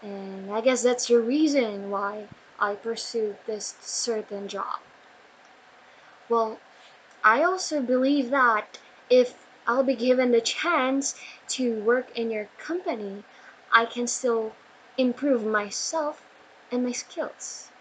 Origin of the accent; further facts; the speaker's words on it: Mabalacat, Pampanga, Philippines; I am 19 years old and I'm from Abalakat City, Pampanga.